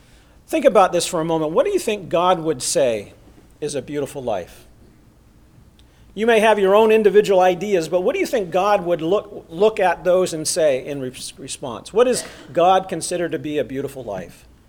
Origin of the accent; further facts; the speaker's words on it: Remsen, New York, United States; When I was a young boy, I grew up in Remsen, New York, which is kind of in the southern tip of the Adirondack State Park.